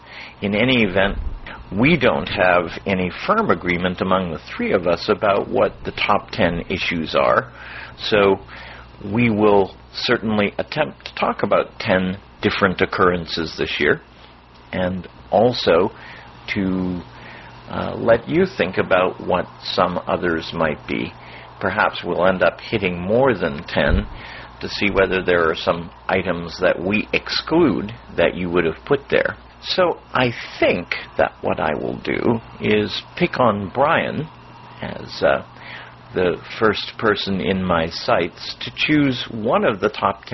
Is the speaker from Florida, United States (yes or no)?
yes; Miami, Florida, United States; from Miami, Florida